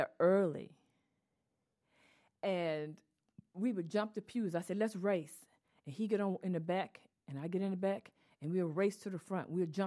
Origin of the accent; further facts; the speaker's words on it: Mobile, Alabama, United States; born there; I was born in Mobile, Alabama. On 2649 Reed Street in Crichton. We had a close-knit family, neighborhood.